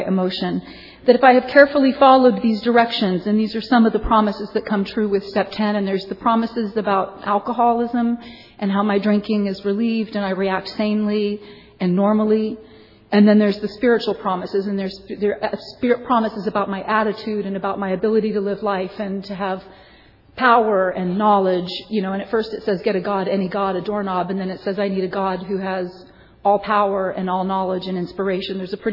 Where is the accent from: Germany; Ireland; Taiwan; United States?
Germany; Berlin; It's morning. I'm from Berlin. It's night there. I came here from Berlin to be with you.